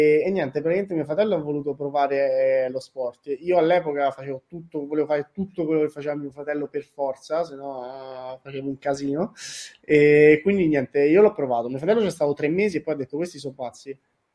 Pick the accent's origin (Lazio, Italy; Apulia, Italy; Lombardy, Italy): Lazio, Italy; Rome; Romano di Roma, Romano Doc.